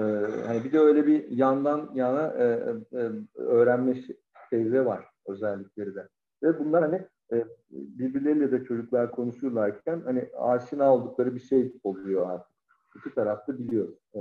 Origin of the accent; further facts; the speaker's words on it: Istanbul, Turkey; Hani İstanbul'da büyüdüm.